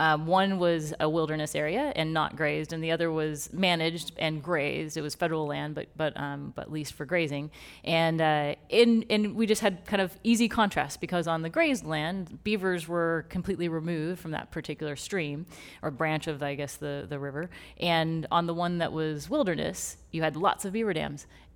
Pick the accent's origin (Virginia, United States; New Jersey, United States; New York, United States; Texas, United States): Texas, United States; I was born and raised in Texas, and every year for probably from the time I was four till I went to college, we would go on a fishing trip for a couple weeks in southern Colorado.